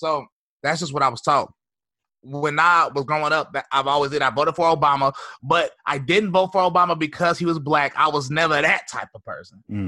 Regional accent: High Point, North Carolina, United States; Well, I grew up in High Point, North Carolina.

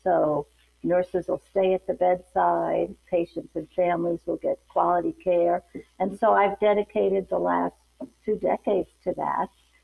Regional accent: Long Island, New York, United States; I'm from Long Island and I went to school outside Philadelphia, Villanova, and I'm on their board now too.

